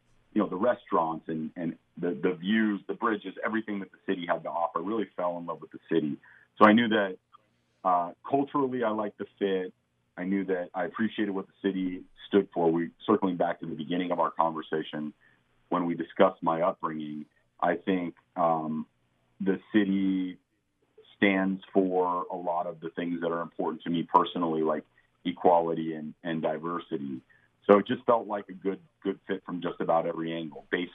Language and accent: English; California, United States; I'm from Southern California, but I have a long relationship with the city of San Francisco.